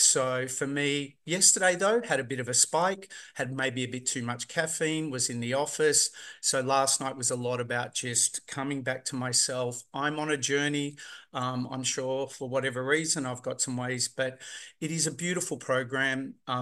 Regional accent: Australia; I'm from Australia.

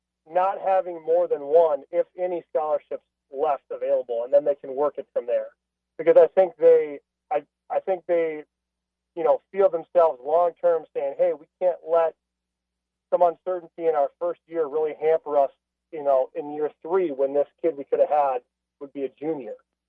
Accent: Minnesota, United States; And, you know, I grew up in Minnesota, so I watched him play with the Timberwolves.

